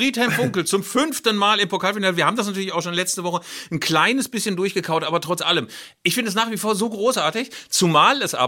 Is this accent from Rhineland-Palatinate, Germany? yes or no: no; Bielefeld, North Rhine-Westphalia, Germany; auch als Bielefelder